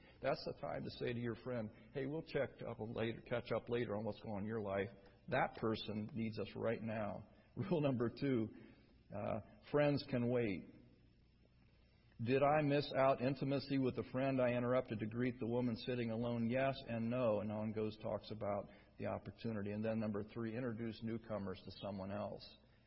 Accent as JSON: {"language": "English", "region": "England", "country": "United Kingdom", "said": "I'm an extrovert, he's an introvert. I'm from England, he's from Oklahoma."}